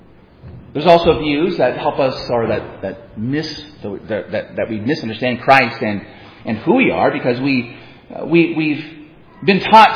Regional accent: United States; I'm speaking as an American.

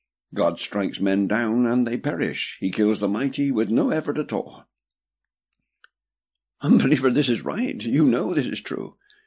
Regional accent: England, United Kingdom; I'm an Englishman.

